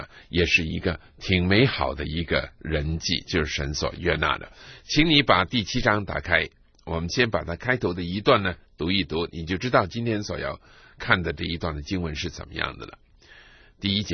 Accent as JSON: {"language": "Chinese", "country": "China", "said": "我亲爱的弟兄，我亲爱的姊妹，我是一个中国人，你也是一个中国人。"}